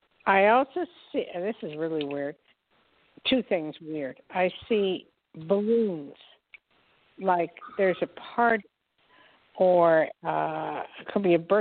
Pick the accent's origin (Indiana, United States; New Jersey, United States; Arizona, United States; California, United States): New Jersey, United States; Where is that? I grew up in Jersey.